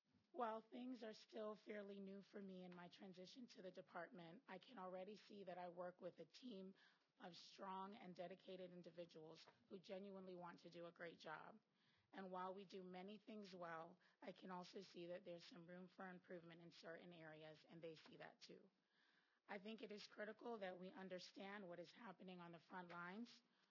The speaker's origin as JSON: {"language": "English", "region": "New York", "country": "United States", "tie": "born or raised there", "moved": "as an adult", "lives_now": "Tallahassee, United States", "said": "I grew up in New York and moved to Tallahassee in 1998 to attend Florida State University."}